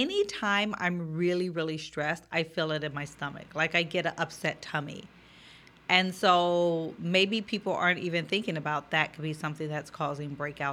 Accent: Wisconsin, United States; My kids think it's gross, but I'm from Wisconsin. They got a lot of German influence.

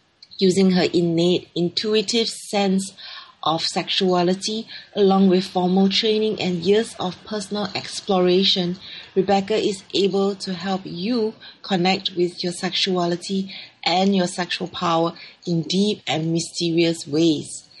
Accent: Singapore; I am Singaporean Chinese. I'm based in Singapore

